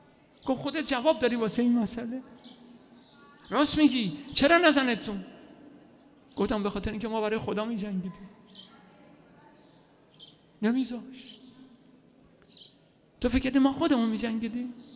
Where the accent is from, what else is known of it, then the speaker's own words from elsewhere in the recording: Iran; گفتم که من ایرانی هستم